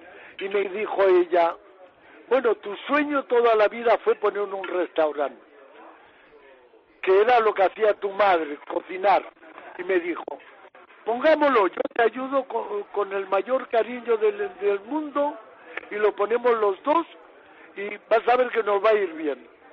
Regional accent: Vitoria, Basque Country, Spain; born or raised there; also born or lived in Tolosa; now in Chile

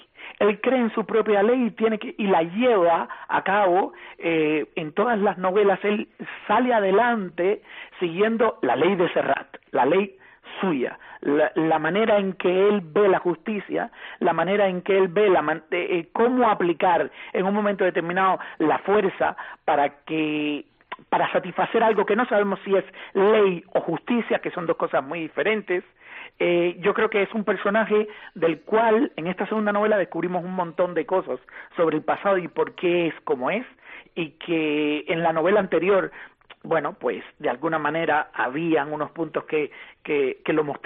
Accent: Cuba; moved away; muchas veces salimos de Cuba pensando en que de alguna manera nos desestructuraron, y a resultas de ello tenemos un país muy dividido

